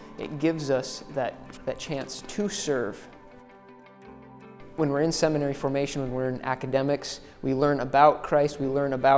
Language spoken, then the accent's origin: English; Great Plains, United States; also born or lived in South Dakota / Montana / North Dakota; I grew up around the Great Plains area, South Dakota, Montana, North Dakota, before seminary.